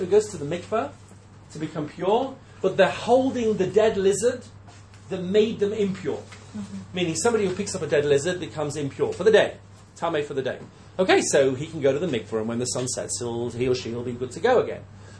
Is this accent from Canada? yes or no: no; England, United Kingdom; I'm English. I don't think you'd catch me doing that.